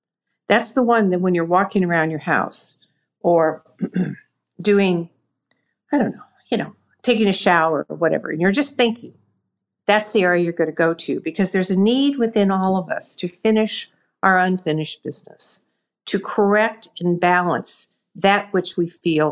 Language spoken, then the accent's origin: English; Columbia, Missouri, United States; I grew up in Missouri, Columbia, Missouri, to be exact.